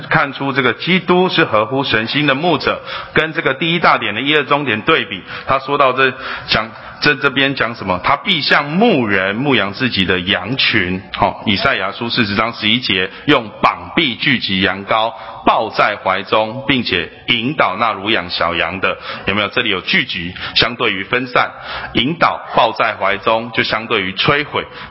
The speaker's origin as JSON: {"language": "Chinese", "town": "Sanchong", "region": "New Taipei", "country": "Taiwan", "tie": "born or raised there", "said": "我是这个在三重长大的，对，就是弟兄姊妹都知道，大概那边有很多这个拜偶像之地哦。"}